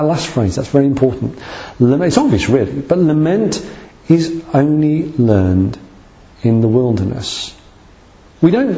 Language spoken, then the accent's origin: English; United Kingdom; We're British, aren't we?